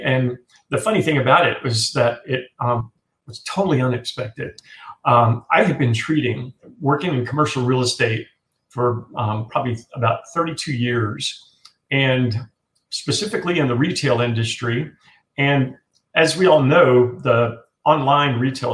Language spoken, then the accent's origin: English; Louisiana, United States; And a lot of stuff from my past kind of came back from growing up in Southwest Louisiana